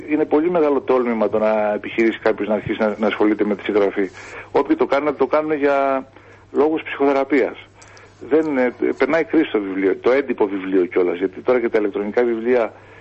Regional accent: Meganisi, Ionian Islands, Greece; εγώ μεγάλωσα στο Μεγανήσι της Λευκάδας, σε ένα μικρό νησάκι.

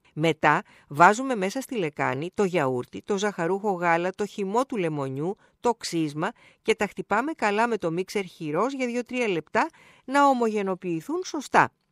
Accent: Peloponnese, Greece; now in Athens, Greece; Όταν εγώ πηγαίνω στην Αρκαδία, στην ιδιαίτερη πατρίδα μου

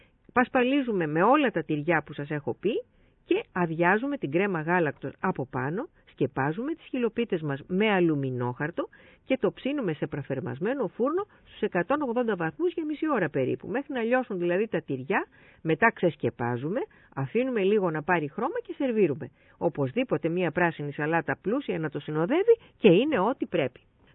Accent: Vrachasi, Crete, Greece; το έμαθα στο Λασίθι, στο χωριό μου το Βραχάσι.

